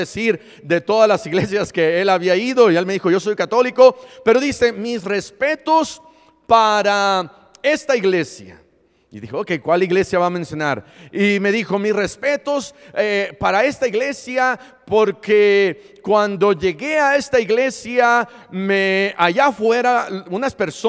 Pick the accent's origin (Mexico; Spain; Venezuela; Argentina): Mexico; Puebla; Y pues somos de Puebla.